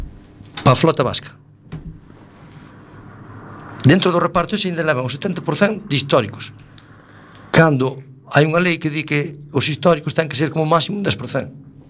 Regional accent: Malpica, Galicia, Spain; porque ando no mar, son de Malpica, é vivo o mar, sabes?

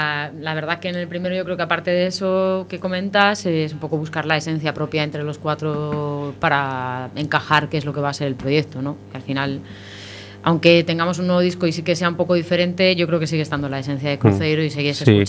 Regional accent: Alcalá de Henares, Community of Madrid, Spain; Soy de Alcalá de Henares.

